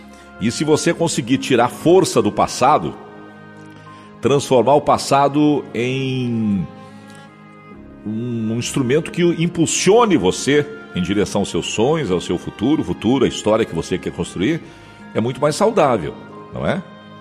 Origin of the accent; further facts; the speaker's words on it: Santa Maria, Rio Grande do Sul, Brazil; moved away as an adult; now in Rio de Janeiro, Brazil; Eu quando saí do Rio Grande do Sul, da cidade de Santa Maria, minha mãe dizia, por que você vai trabalhar tão longe?